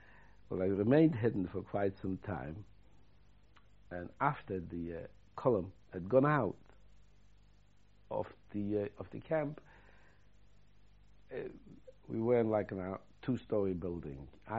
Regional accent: Poland; moved away; I came from Poland into Germany, into Buchenwald.

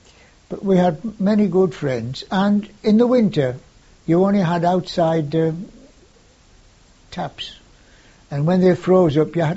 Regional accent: North East England, United Kingdom; born there; I was born in Farringdon Row. Now, the Row may sound rather posh, but in actual fact, just across the road was a wall behind which was the railway, the wagonway bringing the coal from the coal mines, taking them down to the shipyards

